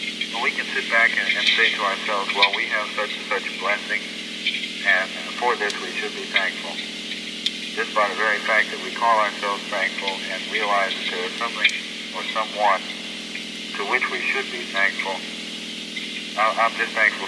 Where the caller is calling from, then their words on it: Baltimore, Maryland, United States; We're calling in from Baltimore